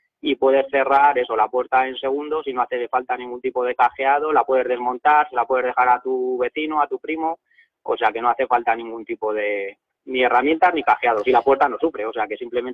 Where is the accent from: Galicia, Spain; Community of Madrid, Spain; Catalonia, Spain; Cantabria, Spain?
Community of Madrid, Spain; Madrid; Bueno, yo soy de Madrid